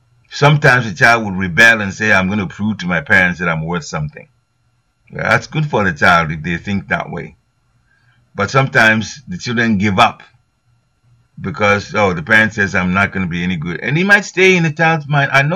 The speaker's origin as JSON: {"language": "English", "country": "United States", "said": "of course we're from the United States and we went to, that time we're in Malaysia."}